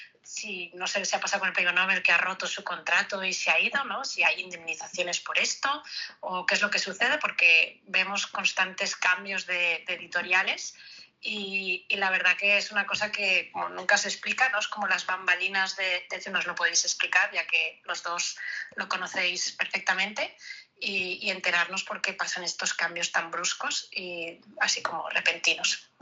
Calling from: Barcelona, Catalonia, Spain; de Barcelona

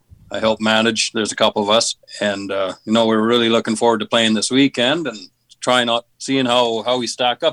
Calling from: Loreburn, Saskatchewan, Canada; Oh, I'm down in Loreburn, Saskatchewan.

